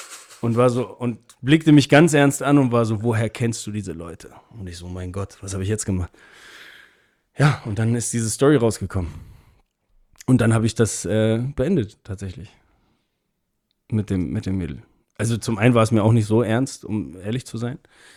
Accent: Hamburg, Germany; born there; ich bin in Hamburg. Ich bin in Barmbek geboren sogar.

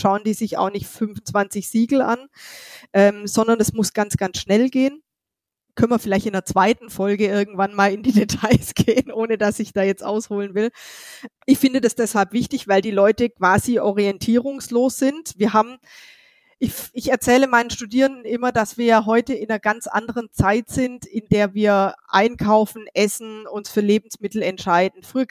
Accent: Baden-Württemberg, Germany; accent: Swabian; Also ich komme ja aus Schwaben, wie man vielleicht hört

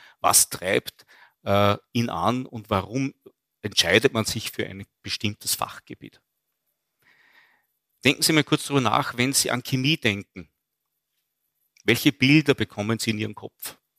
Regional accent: Linz, Upper Austria, Austria; ich bin ein Kind der 70er Jahre, ich bin in Linz groß geworden.

